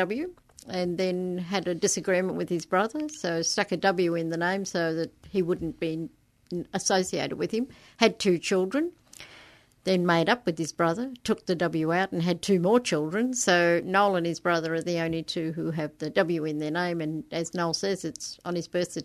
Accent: Yarraville, Victoria, Australia; We came from Yarraville originally.

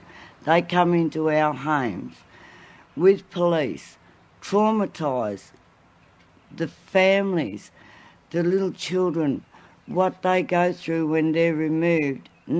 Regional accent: Gunnedah, New South Wales, Australia; babies, from my area

